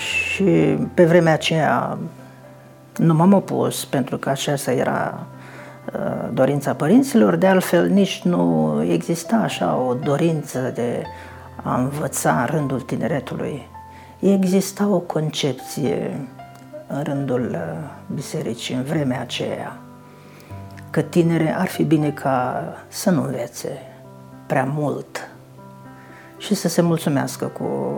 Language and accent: Romanian; Cuza Vodă, Brăila County, Romania; Primii 7 ani am crescut la bunici, la Cuzavodă, tot în județul Brăila.